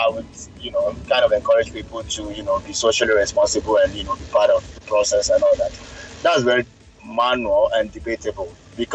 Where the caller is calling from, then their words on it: Alberta, Canada; I'm joining from Alberta, Canada.